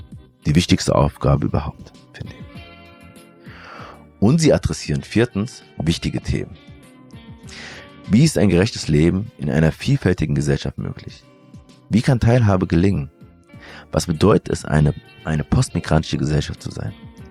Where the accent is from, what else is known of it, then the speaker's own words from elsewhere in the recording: Germany; So klar war ich mit 22 Jahren nicht. Gerade die Frage, inwiefern ich Deutscher oder Eritreer bin, konnte ich lange für mich nicht richtig beantworten.